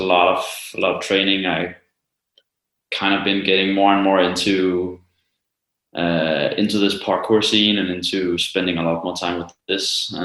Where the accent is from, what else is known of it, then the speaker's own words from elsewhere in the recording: Copenhagen, Capital Region of Denmark, Denmark; I live in Copenhagen. And I'm also from Copenhagen.